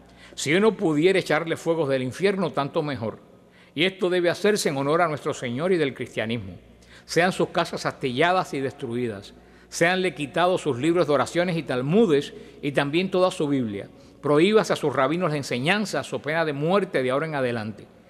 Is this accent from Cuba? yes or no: yes; Cuba; decían en mi tierra en Cuba, un refrán